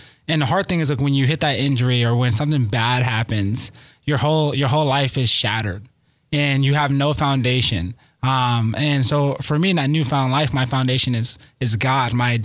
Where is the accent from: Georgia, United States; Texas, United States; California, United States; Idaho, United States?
California, United States; San Diego; So I'm born and raised in San Diego, but I actually was born in Southeast San Diego.